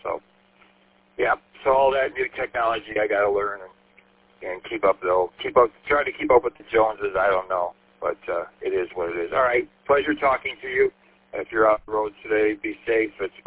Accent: St. Clair Shores, Michigan, United States; I grew up in St. Clair Shores, so the city of Warren is, you know, like halfway between where I was and where I am now.

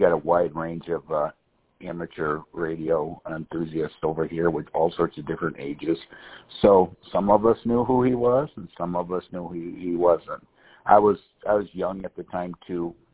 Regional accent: Warren, Michigan, United States; So usually what most of us say is, you know, for a guy like you, where are you from? We'll say Detroit. And it's kind of a polite way of saying we're from Southeast Michigan

